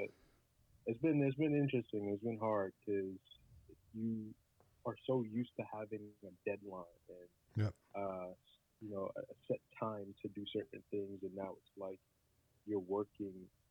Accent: New York, United States; I'm from New York. Went to UCLA for 2 years, and then transferred and went to USC for another 2 years.

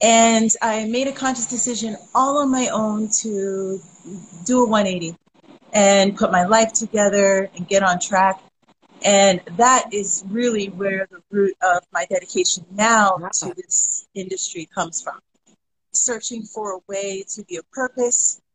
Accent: East Coast, United States; The part of where I'm from the East Coast. And some people say there's a certain culture to the East Coast that provides a little more honesty, brutal honesty

